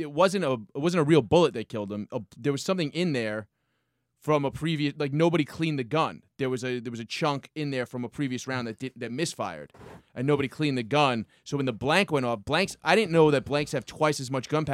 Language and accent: English; Brooklyn, New York, United States; from Brooklyn.